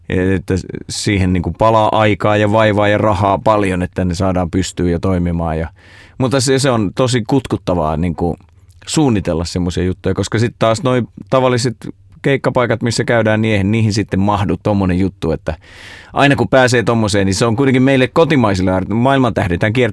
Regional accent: Ostrobothnia, Finland; mutta mä oon itse Pohjanmaalta kotoisin ja se on semmoinen hegemonia tapahtuma siellä

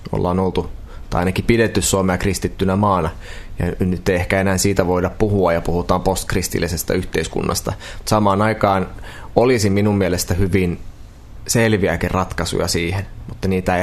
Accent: Kokkola, Central Ostrobothnia, Finland; first language Swedish; Finnish is a second language; No mun äidinkieli on itse asiassa ruotsi. Mä oon syntynyt kaksikieliseen perheeseen Kokkolassa vuonna 1993.

